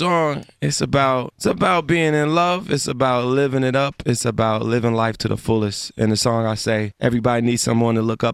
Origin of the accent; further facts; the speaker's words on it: Ohio, United States; I grew up in Ohio, so we don't have as much grits etiquette as y'all have in the South.